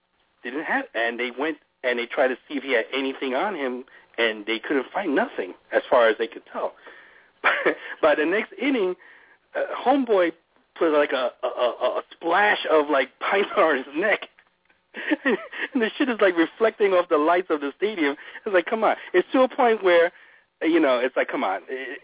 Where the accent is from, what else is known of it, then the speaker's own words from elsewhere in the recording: New York City, New York, United States; he pitched against the Red Sox at home at my hometown in New York City in the Bronx.